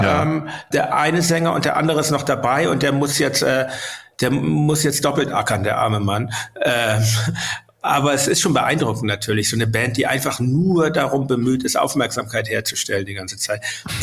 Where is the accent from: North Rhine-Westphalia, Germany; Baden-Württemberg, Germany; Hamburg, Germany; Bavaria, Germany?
Hamburg, Germany; diese Stimme, die man auch kannte als Kind in Hamburg damals.